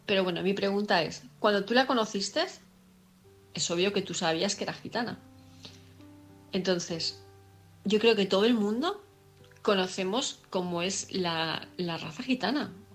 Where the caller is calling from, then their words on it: Palma de Mallorca, Balearic Islands, Spain; de Palma de Mallorca